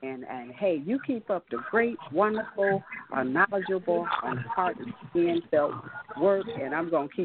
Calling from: Texas, United States; I'm calling from Texas. And right now I'm in Virginia.

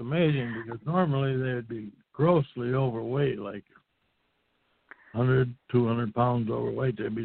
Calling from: Minnesota, United States; from Minnesota.

